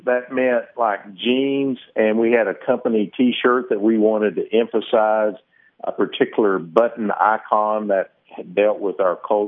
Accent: Texas, United States; I'm from Texas, so it's hot down here

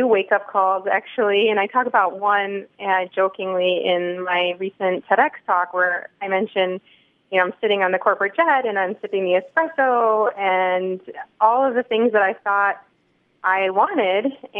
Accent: Chicago, Illinois, United States; now in Italy; I'm originally from Chicago.

